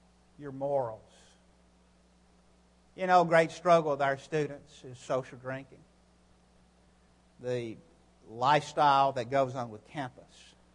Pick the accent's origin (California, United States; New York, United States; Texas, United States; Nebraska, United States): New York, United States; And they would come up to me and they would say, well, you're not from here, are you? Now, here's my answer I gave them. I go, no, I'm not. I'm from New York.